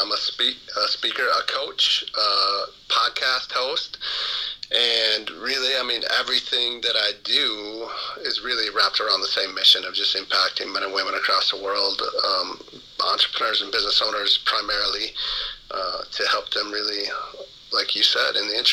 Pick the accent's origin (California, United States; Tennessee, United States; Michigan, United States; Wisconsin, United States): Wisconsin, United States; now in Minnesota, United States; No, not always. I grew up in Wisconsin, so not too far from Minnesota.